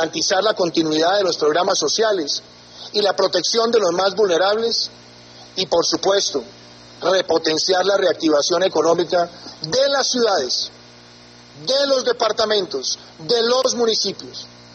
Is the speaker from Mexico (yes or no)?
no; Colombia; Estoy convencido como colombiano y como presidente